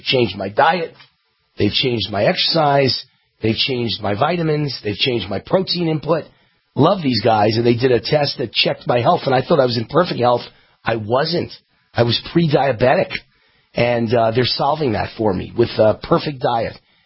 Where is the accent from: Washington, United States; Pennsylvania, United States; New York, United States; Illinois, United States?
New York, United States; Mount Vernon; Born in Mount Vernon, New York, and my family's house, my mom and dad were in Mount Vernon.